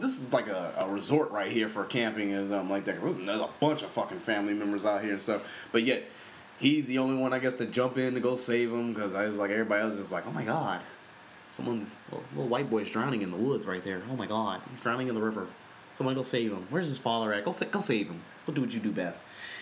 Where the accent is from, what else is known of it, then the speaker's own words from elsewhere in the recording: Compton, California, United States; I remember back in the day as a kid growing up in Compton, I got robbed by my old middle school.